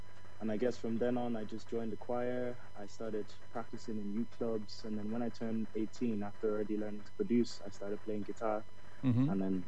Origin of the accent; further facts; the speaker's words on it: Ballylinan, County Laois, Ireland; also born or lived in Lagos, Nigeria; now in London, United Kingdom; I moved to rural Ireland, primarily around like Leash, stayed in Ballylinan for a while. And at the moment, I'm living in London after traveling around the world a bit, but very much still Nigerian Irish